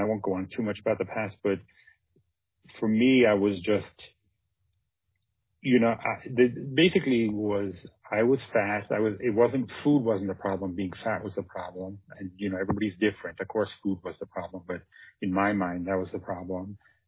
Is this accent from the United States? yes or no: no; Ireland; And I grew up in Ireland. I grew up in the country in a very rural area.